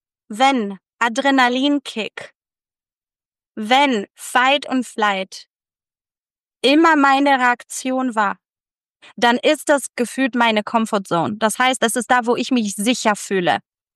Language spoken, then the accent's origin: German; Poland; ich komme aus Polen